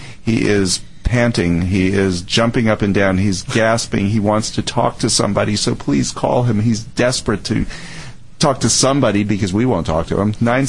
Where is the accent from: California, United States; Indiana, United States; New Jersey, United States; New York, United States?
New York, United States; The Bronx; accent: Bronx; Yeah, that's how I would have said it when I lived, you know, with my Bronx accent.